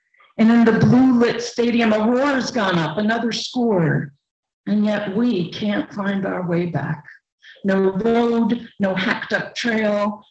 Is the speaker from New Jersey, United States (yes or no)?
yes; New Jersey, United States; moved away